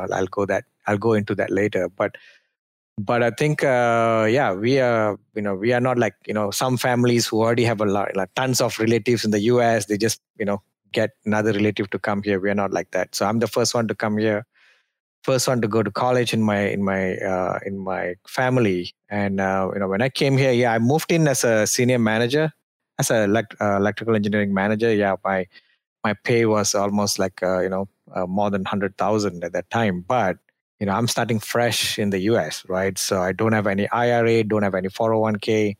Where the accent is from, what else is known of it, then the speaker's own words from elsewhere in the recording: Malaysia; now in United States; So I'm from Southeast Asia, a country called Malaysia. It's just nearby to Singapore